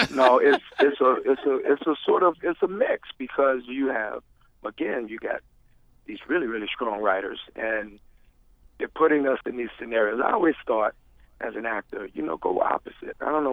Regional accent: Decatur, United States; I'm from Decatur, so y'all Chi-towners know we go brown.

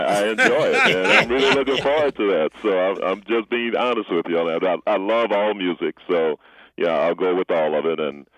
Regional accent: New Orleans, Louisiana, United States; now in Miami Beach, United States; I live in Miami Beach, too, but I'm originally from New Orleans.

